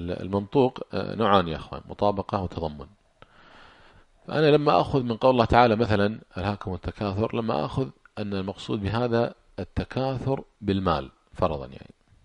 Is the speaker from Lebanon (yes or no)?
no; Kuwait; عندنا في الكويت أحد الشباب كان مغرم بسيارة